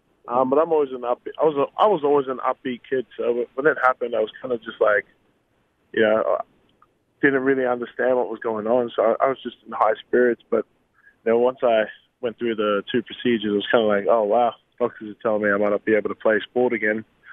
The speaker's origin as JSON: {"language": "English", "country": "Australia", "said": "And so I was selected from Australia, and the first couple of weeks was pretty regimented."}